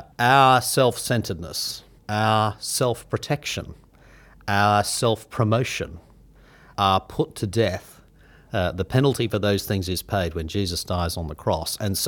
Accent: Carlingford, New South Wales, Australia; And then I grew up in Carlingford and Castle Hill, which was pretty Anglo-Saxon, and I think at my high school, certainly in my year, I was the only non-Anglo.

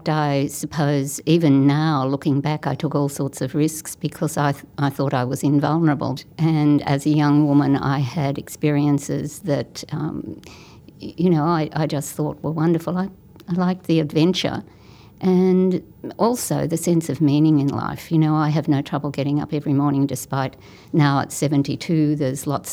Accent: Australia; Well, first of all, just as an Australian getting in, sometimes people say to me, I'd love to come with you.

